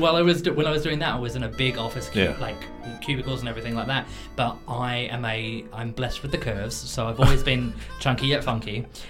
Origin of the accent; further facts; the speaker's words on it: Australia; I'm Australian.